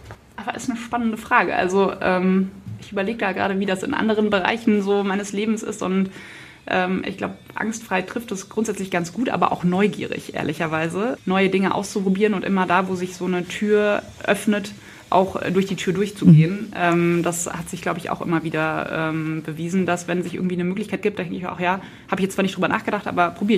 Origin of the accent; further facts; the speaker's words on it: Munich, Bavaria, Germany; born there; now in Cologne, Germany; Ich bin eigentlich in München geboren, da hieß es Fasching